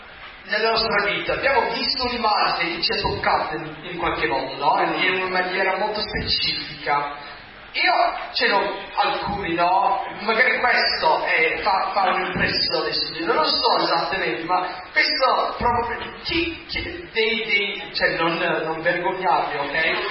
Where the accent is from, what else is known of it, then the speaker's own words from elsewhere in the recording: United States; perché sono americano, non ci capisco